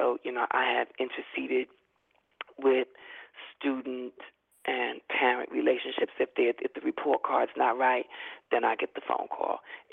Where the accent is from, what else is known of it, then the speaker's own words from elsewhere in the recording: Brooklyn, New York, United States; I'm from Brooklyn, New York.